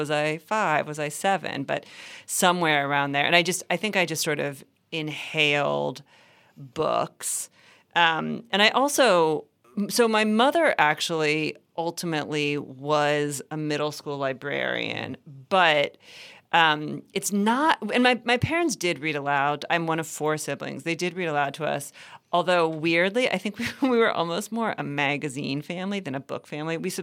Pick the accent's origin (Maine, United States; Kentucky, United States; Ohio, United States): Ohio, United States; Cincinnati; So I grew up in Cincinnati.